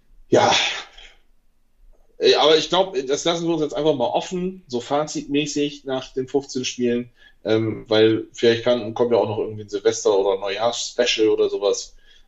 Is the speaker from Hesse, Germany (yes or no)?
no; Augsburg, Bavaria, Germany; Als Augsburger